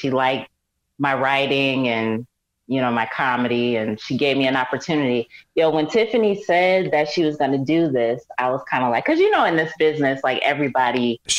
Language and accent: English; Syracuse, New York, United States; now in Los Angeles, United States; I'm from Syracuse, New York. You heard of that place?